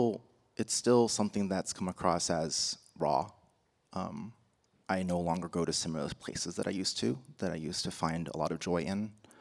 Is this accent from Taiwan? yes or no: yes; Taiwan; moved away; I'm in a country where I didn't grow up here. I grew up in Taiwan. I grew up in a place where a population looked just like me.